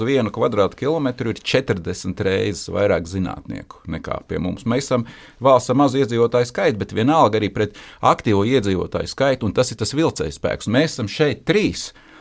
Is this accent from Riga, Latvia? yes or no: yes; Riga, Latvia; es esmu aizdevies uz laukiem kā dzīves rīdzinieks